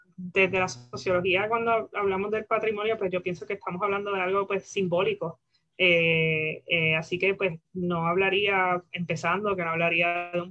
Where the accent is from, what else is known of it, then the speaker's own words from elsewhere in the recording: Isabela, Puerto Rico; para mí como puertorriqueña de Isabela